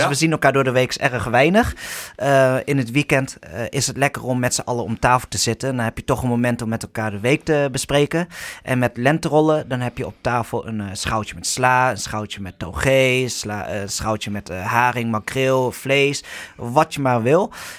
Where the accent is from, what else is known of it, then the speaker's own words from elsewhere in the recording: Zwolle, Overijssel, Netherlands; Ja, ik kom eigenlijk uit Zwolle.